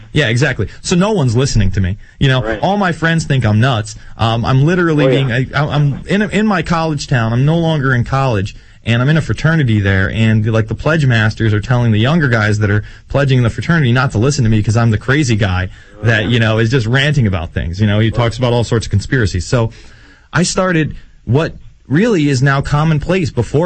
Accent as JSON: {"language": "English", "region": "New York", "country": "United States", "said": "I'm from New York. You know, I've been inside the World Trade Center."}